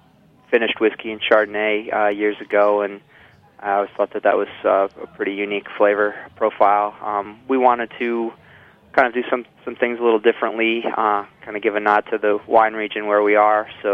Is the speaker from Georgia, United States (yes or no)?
no; Elmira, New York, United States; So I'm from this area. I grew up in Elmira and went to school in Ithaca.